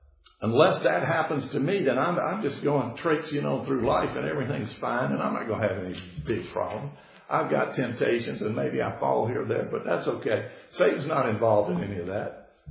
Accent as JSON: {"language": "English", "region": "the South", "country": "United States", "tie": "born or raised there", "said": "I am a Southerner. I grew up in the South."}